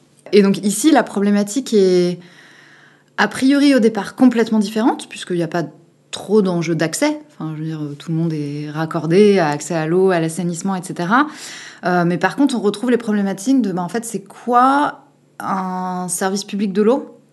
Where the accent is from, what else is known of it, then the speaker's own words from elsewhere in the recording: Grenoble, Auvergne-Rhône-Alpes, France; Alors moi, je suis grenobloise d'origine. Après, j'ai bougé un peu partout en France et dans le monde pour mon travail dans la coopération internationale.